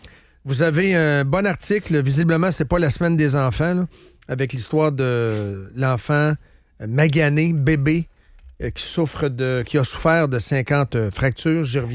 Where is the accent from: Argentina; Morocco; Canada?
Canada; Quebec; Et nous autres, on est Québécois, on est ici